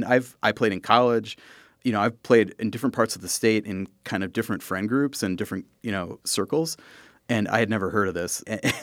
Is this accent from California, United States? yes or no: no; Green Bay, Wisconsin, United States; I'm from the Green Bay area, and that was Jack of Diamonds country, where your partner is determined by whoever gets a certain card.